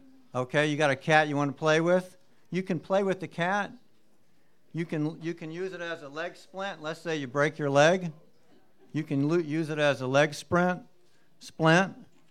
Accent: Southern United States, United States; And my mama, I'm from the South, she taught me how to pray.

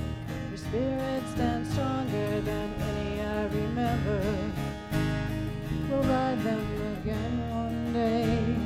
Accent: Springfield, Illinois, United States; It's written about my hometown of Springfield, Illinois.

